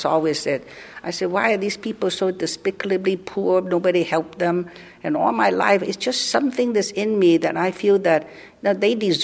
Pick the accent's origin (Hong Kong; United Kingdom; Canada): Hong Kong; also born or lived in Vietnam; now in San Francisco, United States; I was born in Vietnam, but I left when I was a tiny little kid, and then I was raised in Hong Kong. That's where I picked up Cantonese, and I came to America.